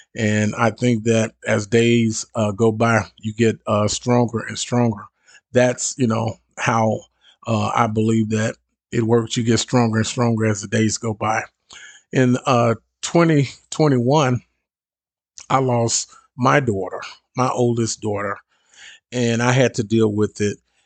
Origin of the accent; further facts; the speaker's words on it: Little Rock, Arkansas, United States; leave Little Rock. That's my hometown where I'm from.